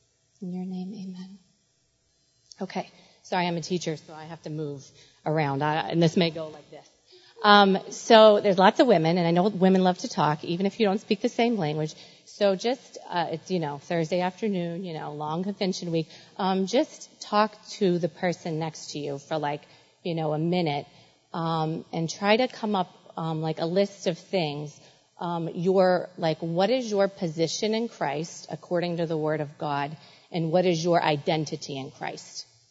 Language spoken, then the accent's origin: English; Tennessee, United States; So I'm from Tennessee.